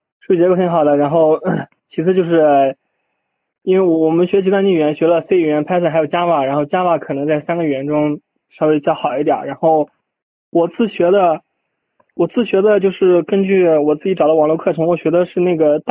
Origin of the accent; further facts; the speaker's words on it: Zhoukou, Henan, China; 我老家是那个河南周口的，您知道吧？周口的水牛县，我在那个县一高上的高中。